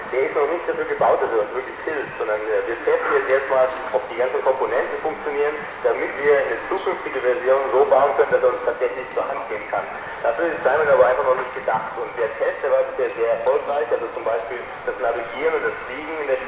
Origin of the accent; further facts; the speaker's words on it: Künzelsau, Baden-Württemberg, Germany